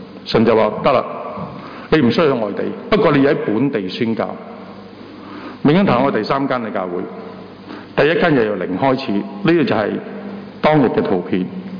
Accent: Hong Kong; 我香港土生土长，我未翻过大陆。

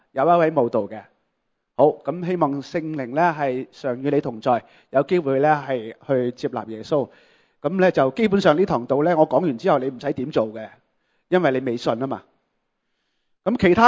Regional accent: Guangdong, China; 如果我哋喺同呢广东人或者我哋中国人去讲天国近了

